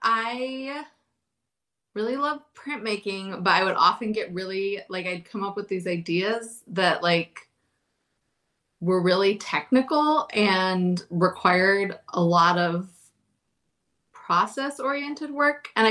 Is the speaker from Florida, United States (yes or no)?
yes; Largo, Florida, United States; now in Madison, United States; No, I grew up in Florida, in Largo, Florida